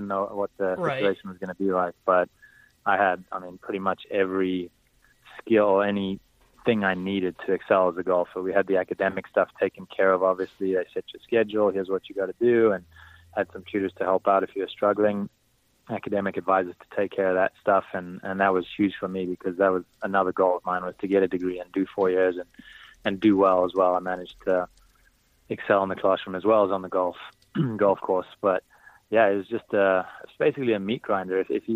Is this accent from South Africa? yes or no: yes; South Africa; I was born in South Africa and raised there, so I became the number one junior at 16 and number one amateur at 17